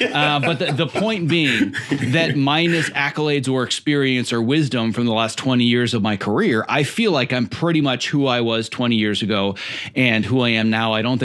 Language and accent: English; Midwest, United States; now in Los Angeles, United States; I remember right before I moved to Los Angeles and I graduated from college, was born and raised in the Midwest.